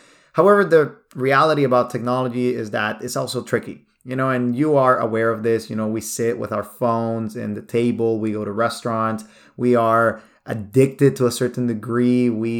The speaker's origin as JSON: {"language": "English", "country": "Nicaragua", "tie": "born or raised there", "second_language": "English", "moved": "yes", "lives_now": "United States", "said": "You know, I come from a different country. Maybe you've been able to listen to my accent a little bit. I was born in Nicaragua."}